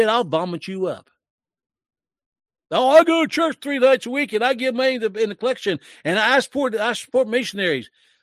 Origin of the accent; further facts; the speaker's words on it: West Virginia, United States; Please, I'm just a hillbilly. I'm a hillbilly from West Virginia. I barely speak English. And I talk funny.